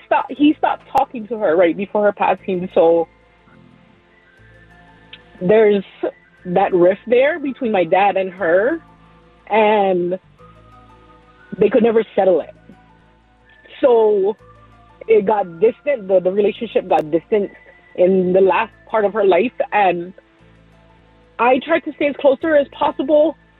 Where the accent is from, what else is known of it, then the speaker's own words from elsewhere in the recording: Hawaii, United States; accent: Hawaiian; We're from Hawaii, so pardon the little Hawaiian accent